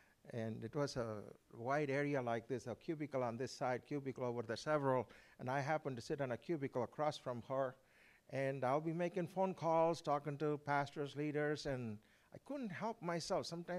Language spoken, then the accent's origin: English; India; moved away as an adult; now in United States; God brought me to South Carolina. I didn't know anything about South Carolina. Originally, I'm from India, and I just got through seminary, and I came here.